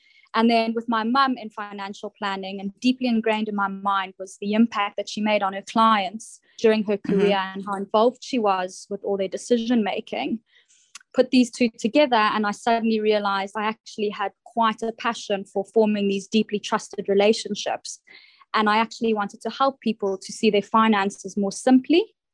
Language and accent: English; South Africa; moved away as an adult; now in United Kingdom; I'm originally from South Africa, and I began my career in financial markets over there in South Africa over 10 years now.